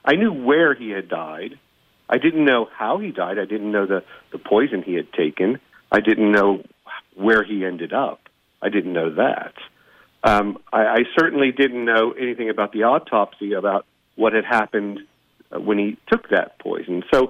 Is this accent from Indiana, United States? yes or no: yes; Indianapolis, Indiana, United States; We grew up in Indianapolis.